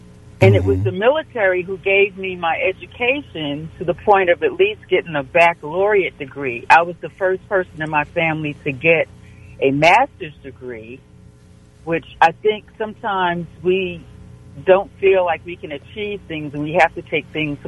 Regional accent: New York, United States; I'm originally from New York, and I tell you what, it was a culture shock for me, too.

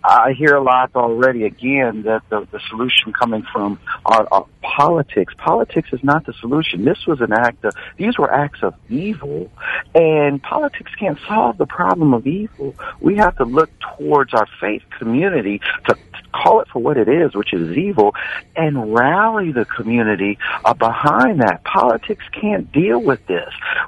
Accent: Cincinnati, Ohio, United States; I'm from Ohio. I'm from Cincinnati, 45 minutes away.

